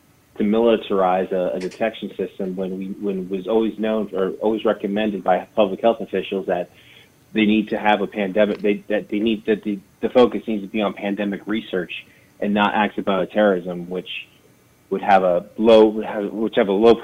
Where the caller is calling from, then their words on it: Washington, District of Columbia, United States; I'm calling from the D.C., Washington, D.C. area.